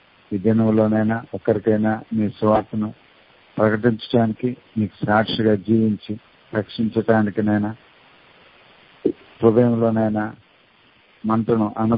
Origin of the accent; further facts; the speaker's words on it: Srikakulam, Andhra Pradesh, India; Sir నేనే sir Srikakulam నుంచి.